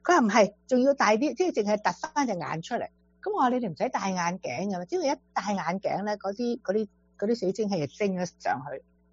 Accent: China; 但係如果你去翻我哋中國人嘅超市咧

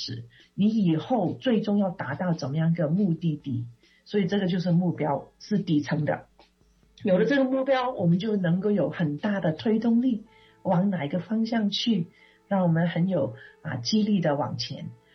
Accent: China; 我是一个中国人，我们中国人的文化、我的家庭背景、我的个性、我的经历都会定义我的怎么去做决定跟选择的。那当然我是基督徒

